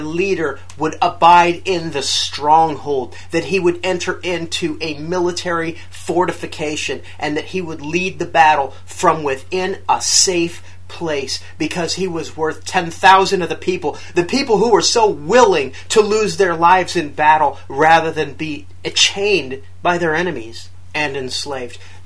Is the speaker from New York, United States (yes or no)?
no; Iowa, United States; It is a felony crime in my home state of Iowa to disarm a police officer.